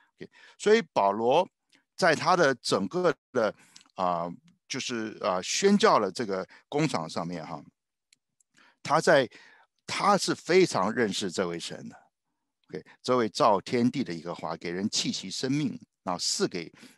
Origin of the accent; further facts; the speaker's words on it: China; 当我们中国人呢、啊，就是讲到这个家里头哈、啊，这个的小孩子，就是代表祝福，对不对？